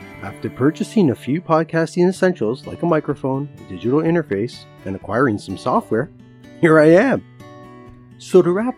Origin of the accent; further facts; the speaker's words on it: Toronto, Ontario, Canada; born there; I was born in Toronto, Ontario, Canada. I'm the second of three siblings, raised by immigrant parents.